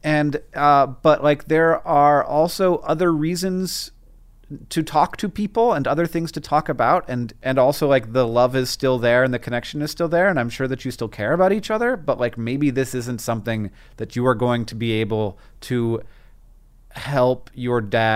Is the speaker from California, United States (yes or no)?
no; Florida, United States; On the, where I grew up in Florida, crows go, beep, beep, beep.